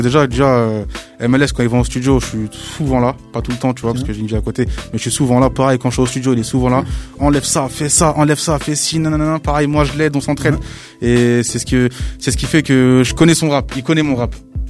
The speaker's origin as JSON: {"language": "French", "town": "Aubervilliers", "region": "Île-de-France", "country": "France", "tie": "born or raised there", "said": "on est du même quartier, on a grandi à Aubervilliers, on connaît à peu près tout le monde."}